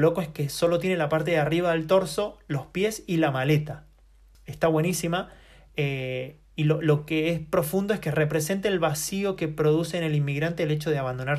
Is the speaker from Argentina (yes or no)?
yes; Mendoza, Argentina; la localidad de Mendoza, de donde yo soy, una ciudad que siempre se ha caracterizado por la calidad de la gente, la calidad de los vinos, sobre todo, y por el turismo de montaña